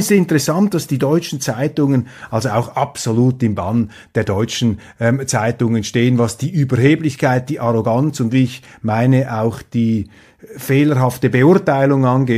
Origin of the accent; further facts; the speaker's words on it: Switzerland; da fragt man sich als Schweizer etwas